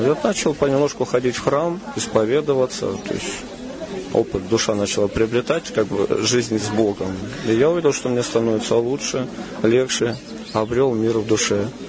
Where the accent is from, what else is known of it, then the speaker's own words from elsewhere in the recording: Rostov-on-Don, Rostov Oblast, Russia; Я родом из Ростова-на-Дону, имеем отношение к казачеству по крови. Ну, я таким шустрым рос мальчиком, недалеко от Дона, я жил в частном доме. Ну, и рос на Дону, там вольная жизнь такая.